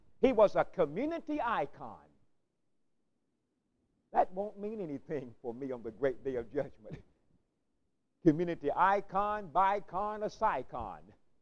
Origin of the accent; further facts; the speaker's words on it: Pulaski, Tennessee, United States; I'm an old Tennessee boy, born and raised in Pulaski.